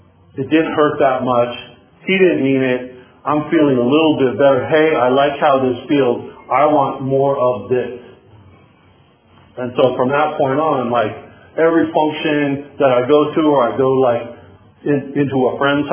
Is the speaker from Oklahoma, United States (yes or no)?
no; Santa Barbara, California, United States; So like I said, I was born and raised in Santa Barbara.